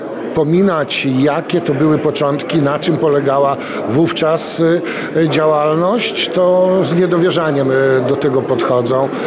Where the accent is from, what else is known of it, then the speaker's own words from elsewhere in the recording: Suwałki, Podlaskie Voivodeship, Poland; Jestem rodowitym suwalczaninem, mieszkańcem Suwałk od urodzenia